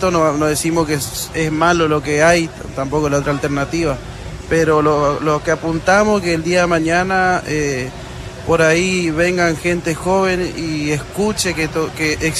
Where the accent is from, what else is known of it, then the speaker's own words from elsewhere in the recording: Yapeyú, Corrientes, Argentina; Yo nunca me imaginé, porque soy de Yapeyú, nunca me imaginé de Yapeyú, del campo donde yo vengo, de repente estar en Europa tocando